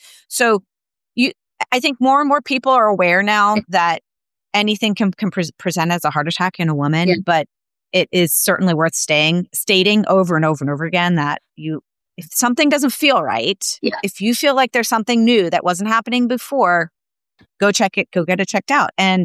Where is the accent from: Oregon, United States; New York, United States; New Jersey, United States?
New York, United States; So I'm from New York. I went to Emory for medical school.